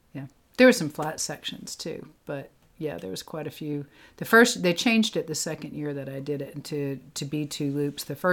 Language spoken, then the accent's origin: English; Boston, Massachusetts, United States; I'm from Boston. Talk about potholes.